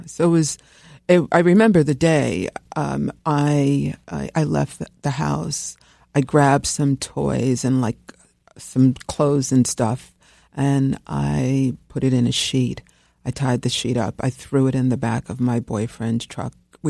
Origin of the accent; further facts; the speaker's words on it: Brooklyn, New York, United States; So I grew up here in New York, in the People's Republic of Brooklyn. And so I grew up amidst a lot of violence, a lot of poverty.